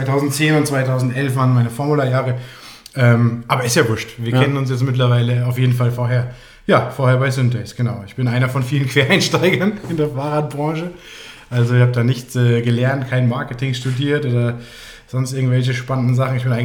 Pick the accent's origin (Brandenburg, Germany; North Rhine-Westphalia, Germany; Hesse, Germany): Hesse, Germany; Frankfurt; now in Chiemgau, Germany; habe ich meine Koffer gepackt in Frankfurt, wo ich groß geworden bin und ja, bin ins Chiemgau gezogen und da jetzt dann auch, mittlerweile schon einige Jahre hier.